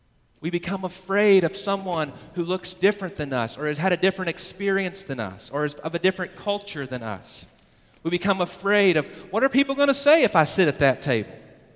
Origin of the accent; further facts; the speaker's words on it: United States; It's not that I'm an American. It's not that I live in Texas.